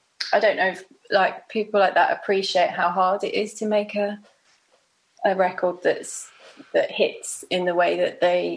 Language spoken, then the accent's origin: English; Bromley, London, United Kingdom; I grew up in Bromley, so it was very, you know, it's nice.